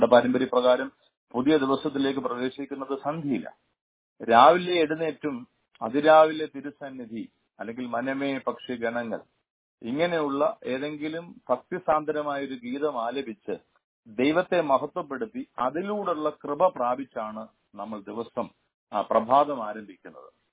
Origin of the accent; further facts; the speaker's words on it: Kerala, India; അതുകൊണ്ട് അതിന് best example ഞാൻ ഉൾപ്പെടെയുള്ള മലയാളികളാണ്.